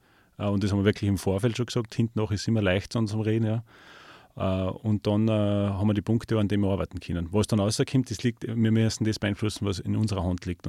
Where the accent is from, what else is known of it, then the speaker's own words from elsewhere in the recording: Austria; Aber als Österreicher und für Österreich verantwortlich ist natürlich noch meine eigene Liga.